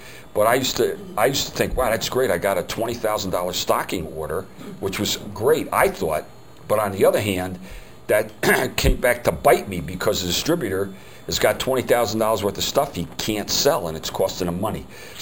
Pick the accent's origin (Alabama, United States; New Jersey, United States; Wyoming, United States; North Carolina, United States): New Jersey, United States; He was from Chicago and I was from New Jersey.